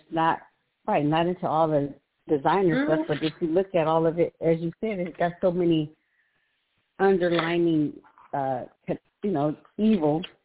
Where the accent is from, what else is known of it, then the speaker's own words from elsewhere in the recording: Ohio, United States; I grew up in Ohio, and they always had this community of the Amish people.